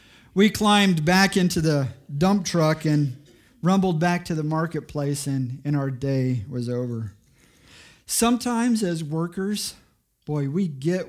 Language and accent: English; United States; And as an American, I was going to show the Colombians how hard we could work.